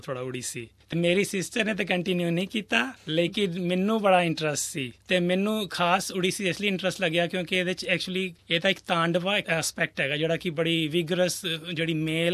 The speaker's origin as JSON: {"language": "Punjabi", "region": "Delhi", "country": "India", "tie": "born or raised there", "moved": "as an adult", "lives_now": "Melbourne, Australia", "said": "ਮੇਰਾ ਜਨਮ ਦਿੱਲੀ 'ਚ ਹੀ ਹੋਇਆ ਸੀ ਤੇ ਮੇਰੀ ਰਿਹਾਇਸ਼ ਵੀ ਉਦੋਂ ਦਿੱਲੀ ਸੀ। ਜਦੋਂ ਤੱਕ ਮੈਂ 25 ਸਾਲ ਦਾ ਹੋਇਆ ਉਦੋਂ ਫਿਰ ਮੈਂ ਇੰਡੀਆ ਛੱਡਿਆ ਸੀ"}